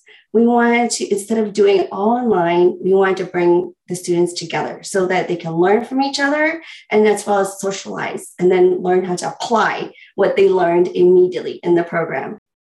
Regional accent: Michigan, United States; also born or lived in Vietnam / Ohio; I was born in Vietnam. Chinese, and then I grew up in Michigan, Ohio.

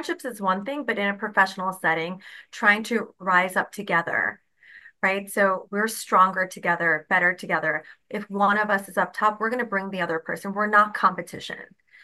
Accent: New York City, New York, United States; Growing up in New York City, I have diverse friends.

